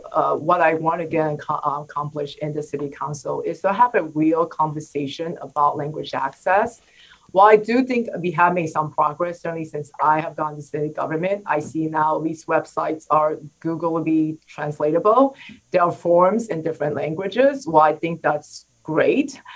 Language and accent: English; Flushing, New York, United States; I grew up being a huge Mets fan. I grew up in Flushing.